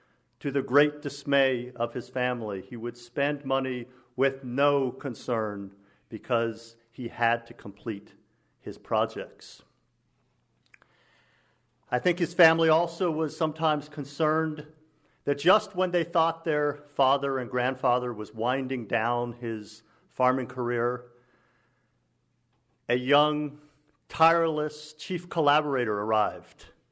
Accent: Maryland, United States; I came from Grooverland, which is a wild, diverse, back-to-the-land homestead in Maryland with small plots of fruits and vegetables and chickens and ducks and small amounts of grain that we harvested by hand.

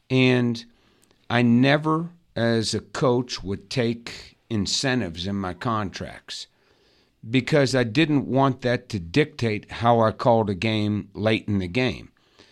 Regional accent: Pittsburgh, Pennsylvania, United States; Well, like you, I grew up in Pittsburgh. You know, I grew up in the 70s when the Steelers won 4 Super Bowls.

